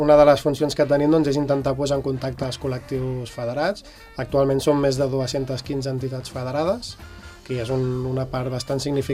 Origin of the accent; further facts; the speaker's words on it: Sant Vicenç dels Horts, Catalonia, Spain; jo vinc de Sant Vicenç dels Horts, d'on he nascut i d'on he viscut tota la meva vida